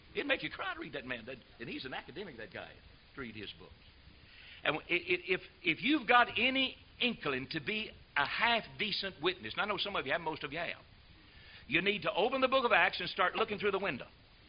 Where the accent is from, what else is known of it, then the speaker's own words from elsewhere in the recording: United States; I'm an American. I'm a missionary. I'm returning home.